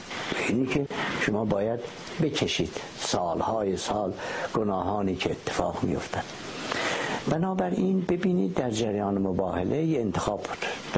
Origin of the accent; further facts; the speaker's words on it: Iran; ما آمریکا نیستیم، ما فرانسه نیستیم، ما ایرانیم، ایران اسلامی هم هستیم.